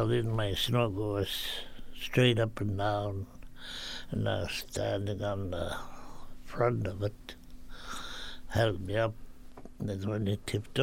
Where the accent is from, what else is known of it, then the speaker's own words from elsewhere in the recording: Bethel, Alaska, United States; now in Dillingham, United States; I'm 87 years old. I was born and raised in Bethel area and moved to Dillingham when I was about 17 years old.